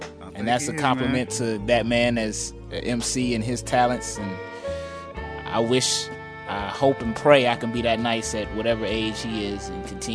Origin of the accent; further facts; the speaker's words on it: Atlanta, Georgia, United States; born there; I was born in Atlanta, Georgia